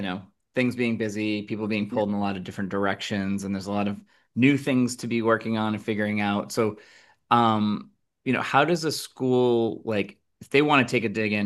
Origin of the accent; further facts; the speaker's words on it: New England, United States; I grew up here in New England and, a lot of New Hampshire, Vermont skiing and doing that.